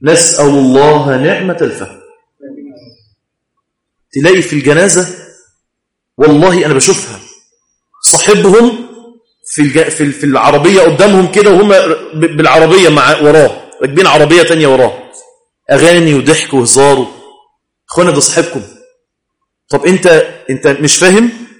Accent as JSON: {"language": "Arabic", "town": "Mansoura", "region": "Dakahlia", "country": "Egypt", "said": "عندنا في المنصورة هنا اتقلب لوفاته"}